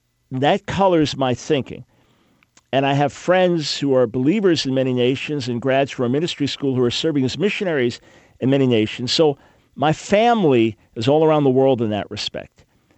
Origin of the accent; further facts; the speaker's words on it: United States; But I'm an American, so I'm still going to have a certain perspective.